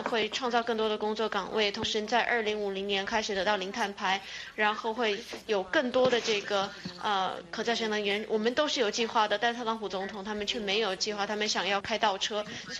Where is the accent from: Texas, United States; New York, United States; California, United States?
California, United States; 包含我的老家加州都正在燃烧